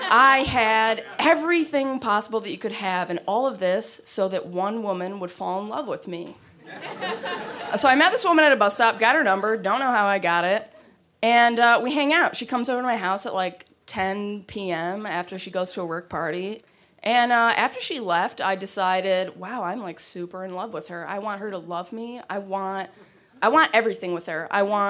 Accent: Midwest, United States; And I was like, I'm just from the Midwest.

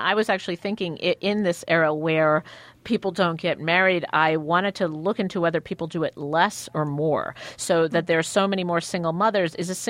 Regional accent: Israel; now in United States; I'm from Israel

